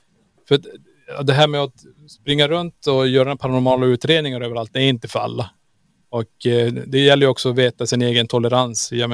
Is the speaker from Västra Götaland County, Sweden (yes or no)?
no; Kiruna, Norrbotten County, Sweden; Jag menar, vi är ju från Kiruna. Vi är uppvuxen och vi har varit ute mycket i skogar